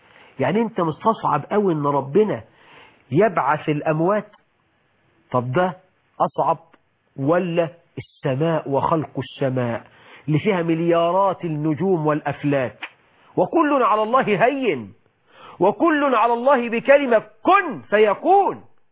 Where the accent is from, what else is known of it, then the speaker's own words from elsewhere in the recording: Egypt; بلدنا مصر